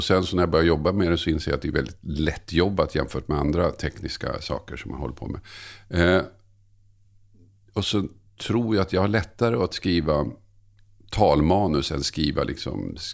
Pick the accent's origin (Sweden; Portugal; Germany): Sweden; Tumba, Stockholm County; born or raised there; also born or lived in Södertälje